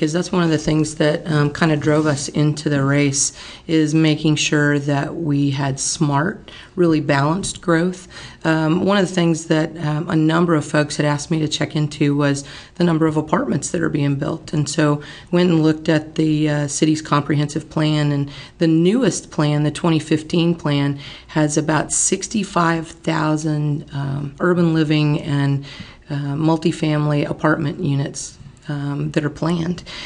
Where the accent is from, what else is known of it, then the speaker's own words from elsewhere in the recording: Austin, Texas, United States; also born or lived in Dallas; My husband's a Dallas boy. I grew up in Austin, so we're Texas natives.